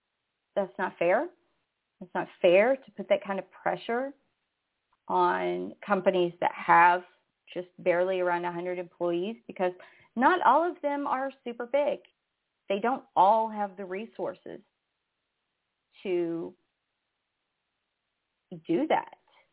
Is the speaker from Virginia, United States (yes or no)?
no; Texas, United States; and you know, I'm from Texas.